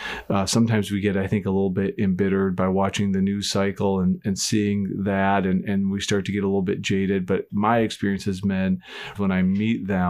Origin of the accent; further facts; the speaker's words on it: South Carolina, United States; they know that we're nice people from South Carolina